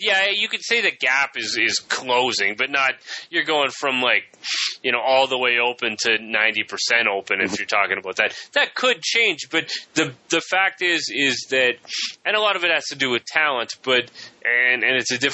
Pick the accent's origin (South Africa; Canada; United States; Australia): Canada; Well, we're Canadian and we got on the fucking plane.